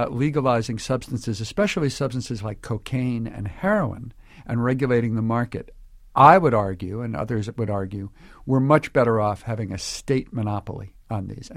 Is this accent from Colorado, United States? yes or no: yes; Colorado, United States; Well, it's not decriminalized where I come from. We moved here 6 months ago from Colorado.